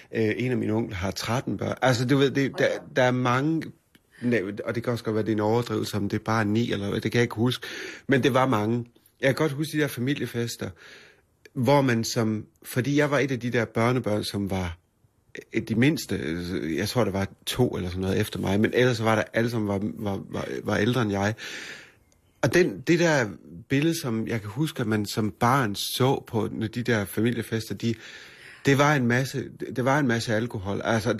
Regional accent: North Denmark Region, Denmark; mit verdensbillede af Nordjylland er, eller hvor jeg kommer fra

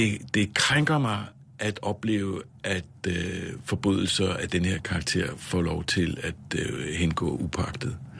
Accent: Indonesia; da vi boede i Indonesien, hvor jeg voksede op.

